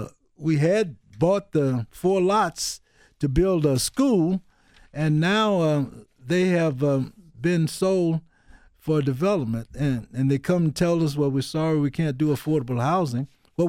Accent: Illinois, United States; also born or lived in St. Louis; Well, see, even though I was born in St. Louis, I was raised in Southern Illinois, down close to Cairo.

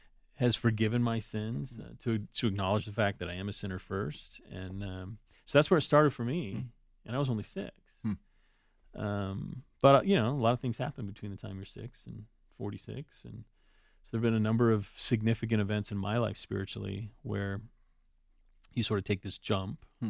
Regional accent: California, United States; I really associate with California, so when someone asks me, where are you from? Southern California. That's where I grew up, about an hour north of San Diego.

